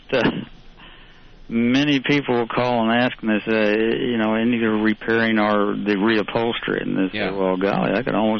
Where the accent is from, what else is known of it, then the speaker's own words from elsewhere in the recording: Missouri, United States; Yeah, up in northeast Missouri.